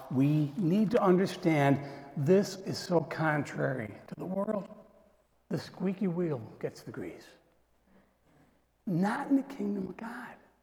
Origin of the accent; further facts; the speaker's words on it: Morrisville, New York, United States; I grew up in Morrisville, New York. I'd go up to the college and watch the gun, the rifle team practice.